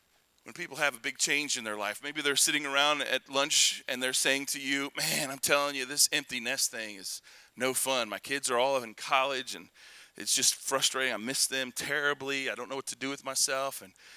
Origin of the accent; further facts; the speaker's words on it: Kentucky, United States; Because I was raised in Kentucky. You see an ocean near us? No, okay?